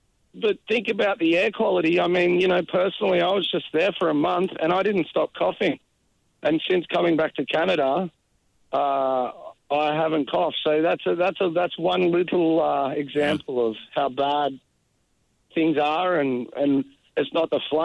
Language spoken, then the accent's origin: English; Bathurst, New South Wales, Australia; I'm from Sydney, but west of there, I grew up in a place called Bathurst